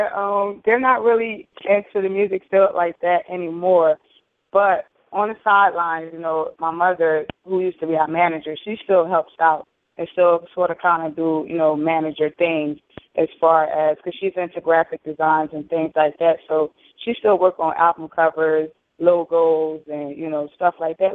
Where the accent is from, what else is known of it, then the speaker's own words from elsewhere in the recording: Trenton, New Jersey, United States; Well, kind of raised in North and Trenton. So, you know, I kind of claim both cities, but I'm originally from New Jersey.